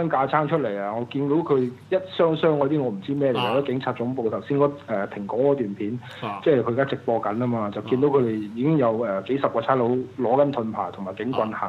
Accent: Hong Kong; 我哋香港人咧，道歉咧就要講對唔住嘅，

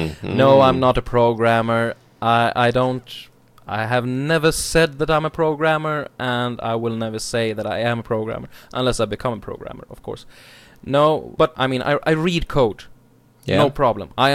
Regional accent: Sweden; English is a second language; another reason, I guess, and that's that we are, both of us, Swedes.

